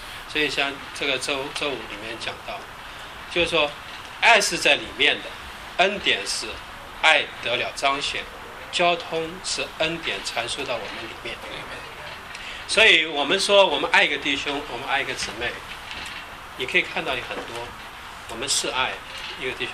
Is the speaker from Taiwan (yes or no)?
no; China; now in United States; 就是说我们中国人很多以前呢，很多人取名字叫什么福的